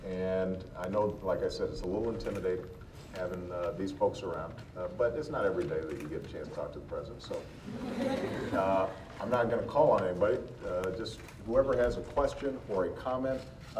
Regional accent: Chicago, Illinois, United States; just in Illinois, in my home state, in Chicago.

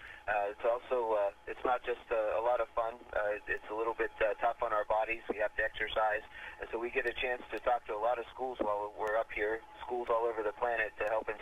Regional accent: Japan; We have a Russian crew member, American crew member, and I'm from Japan

